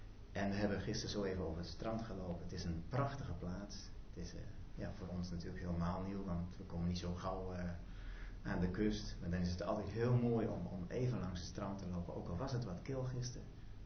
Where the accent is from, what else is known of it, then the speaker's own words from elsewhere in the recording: Tweede Exloërmond, Drenthe, Netherlands; now in Vroomshoop, Netherlands; We komen dus uit Vroomshoop. Maar oorspronkelijk kom ik uit Drenthe, uit het plaatsje Tweede Exloërmond.